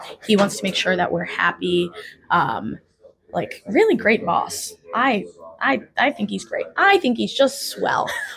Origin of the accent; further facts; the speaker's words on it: New York, United States; I mean, even in different places in the States, I experienced that because I'm from New York.